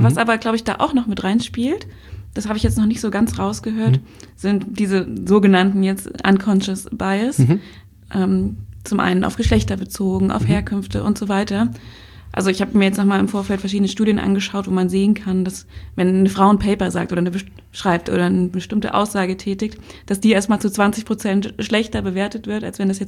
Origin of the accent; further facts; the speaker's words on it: Wittenberg, Saxony-Anhalt, Germany; weil ich nämlich aus Wittenberg komme, ist meine Heimatstadt